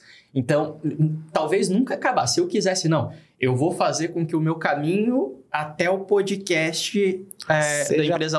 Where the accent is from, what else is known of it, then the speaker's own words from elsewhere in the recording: Joinville, Santa Catarina, Brazil; Eu sou de Joinville, vim para Florianópolis gravar com vocês